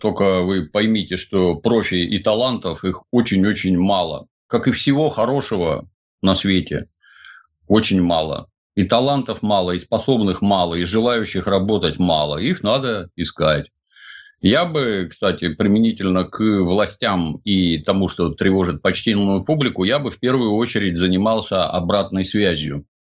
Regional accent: Saint Petersburg, Russia; Я из Советского Союза, я, например, помню советские дороги в городе Ленинграде. И вижу нынешние дороги в городе Санкт-Петербурге.

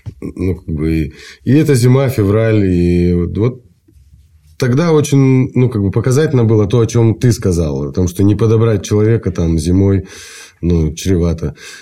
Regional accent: Siberia, Russia; Ну, а мы гордимся своим компотом. У нас там просто 4-5 крови, у всех по-разному.

